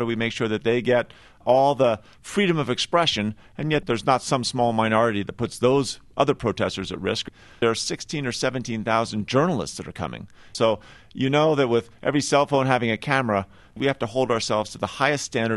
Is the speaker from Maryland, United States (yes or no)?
no; Pennsylvania, United States; I grew up outside Philadelphia, and I drove up to Woodstock when they had that little rock and roll concert some years ago.